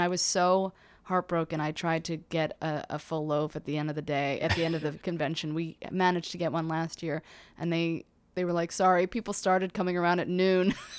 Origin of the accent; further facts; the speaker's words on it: Philadelphia, Pennsylvania, United States; And I'm from Philly, so I'm really tough on my cheesesteak.